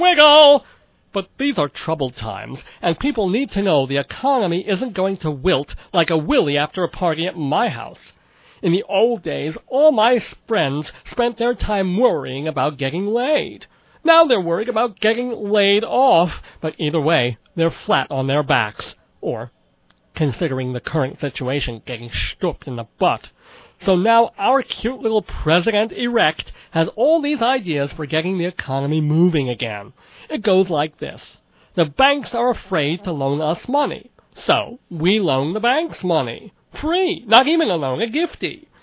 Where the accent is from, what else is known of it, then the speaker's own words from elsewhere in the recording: United States; But whatever else I may be. I'm an American, and I don't want to see other Americans out of work